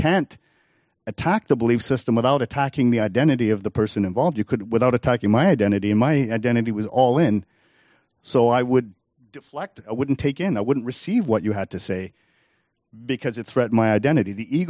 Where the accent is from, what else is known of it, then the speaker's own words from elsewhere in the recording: Liverpool, North West England, United Kingdom; The guy is English. He's from Manchester. I'm from Liverpool.